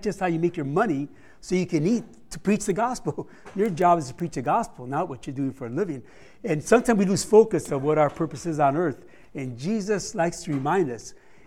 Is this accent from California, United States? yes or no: yes; Los Angeles, California, United States; I grew up in Los Angeles where John MacArthur is and Swindoll used to be there